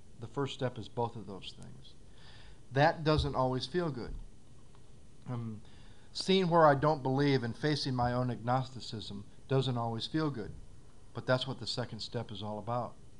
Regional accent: Battle Creek, Michigan, United States; a special honor to be asked to come to my hometown, where I was born, and where I lived for a while, until they didn't want me here anymore. I also shared today at the club that I'm from Battle Creek

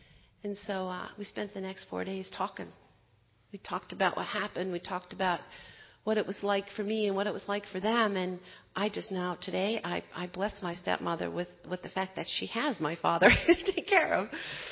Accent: Wisconsin, United States; I grew up in Wisconsin. That's where most of my family lives.

